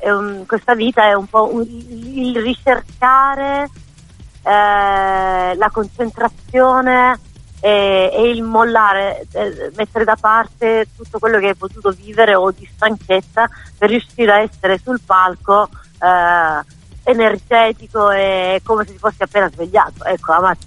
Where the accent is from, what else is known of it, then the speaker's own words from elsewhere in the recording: Apulia, Italy; now in Florence, Italy; ho vissuto molto più tempo a Firenze che in Puglia, che è la mia terra d'origine. È chiaro, la Puglia ce l'ho nel cuore, ma quando io dico torno a casa è torno a Firenze, no?